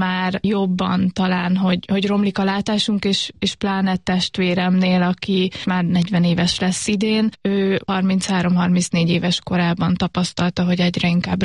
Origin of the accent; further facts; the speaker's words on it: Paks, Tolna, Hungary; mi egy kisebb városban nőttünk fel, Paks, és teljes mértékig integráltan.